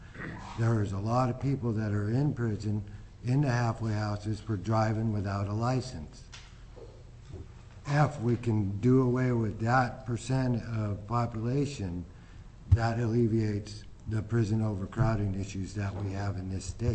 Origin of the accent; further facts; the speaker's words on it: Tanana, Alaska, United States; Through the chair … I'm from Tanana, Alaska.